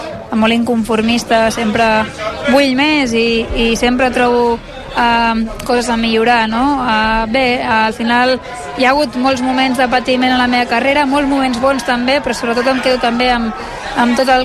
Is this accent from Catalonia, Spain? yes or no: yes; Ribes, Catalonia, Spain; Ribes és El meu poble ho ha estat sempre i ho serà sempre. De fet, segueixo vivint allà perquè com a casa enlloc, no, diuen.